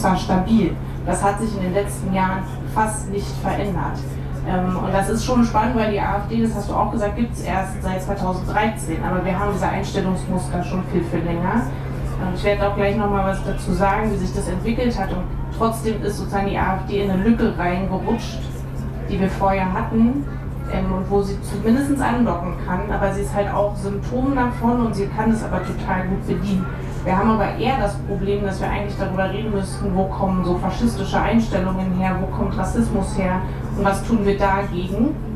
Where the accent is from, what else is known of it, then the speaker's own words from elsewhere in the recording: Berlin, Germany; Genau, ich komme aus Berlin.